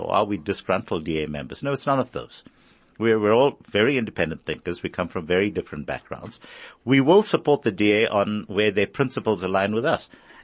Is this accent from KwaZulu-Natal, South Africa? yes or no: yes; Durban, KwaZulu-Natal, South Africa; moved away as an adult; My background is that, well, I'm Durban born and bred.